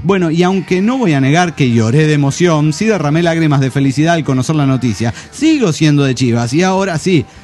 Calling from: Querétaro, Mexico; de Querétaro, México.

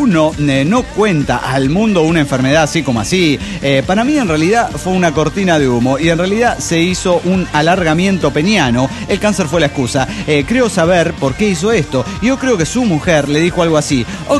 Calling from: Entre Ríos, Argentina; de Vial, Entre Ríos, Argentina.

